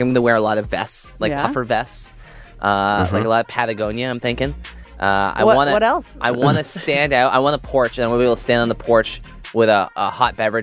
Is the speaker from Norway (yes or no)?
no; Brampton, Ontario, Canada; And I'm from Brampton. So, you know, small town guy.